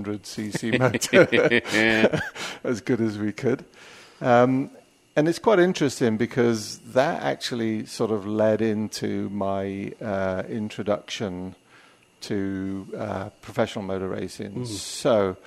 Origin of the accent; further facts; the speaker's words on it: Wales, United Kingdom; Yeah, so I come from South Wales, which is part of the United Kingdom.